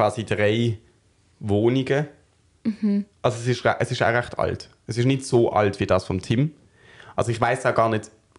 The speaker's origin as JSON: {"language": "German", "region": "Zurich", "country": "Switzerland", "said": "Nein, ich komme aus Zürich."}